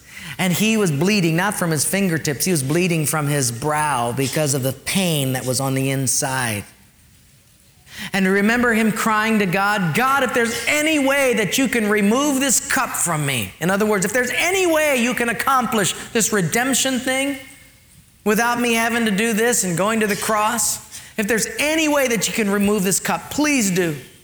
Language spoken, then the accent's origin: English; Hawaii, United States; I was raised in Palola Valley, and at an early age, there was a messy divorce. They split our family up. Half of us went to live in Japan, half stayed here.